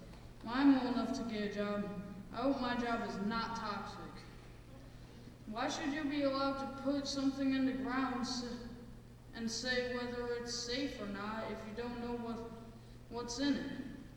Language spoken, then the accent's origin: English; New York, United States; I'm from Troomsville, New York.